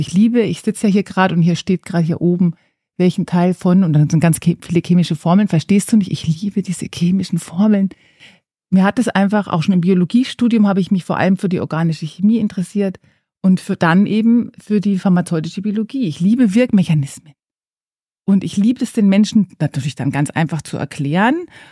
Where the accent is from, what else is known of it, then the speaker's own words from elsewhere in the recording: Bavaria, Germany; Also tatsächlich komme ich aus Franken. Meine Eltern sind Pfarrer oder mein Vater ist Pfarrer, meine Mutter Pfarrfrau oder Lehrerin, Chemielehrerin übrigens. Und dann bin ich nach Würzburg zum Studium, habe dann dort am Ende des Studiums meinen Mann kennengelernt. Dann sind wir nach Bonn.